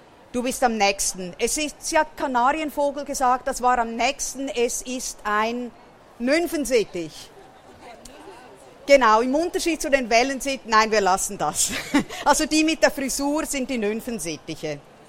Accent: Portugal; Ronaldo natürlich, würde ich auch sagen, als Portugiesin.

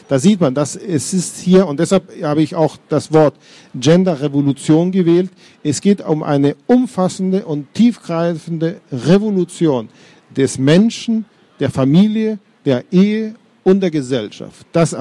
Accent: Frankfurt, Hesse, Germany; ich komme aus Hessen und ich komme außerdem aus Frankfurt

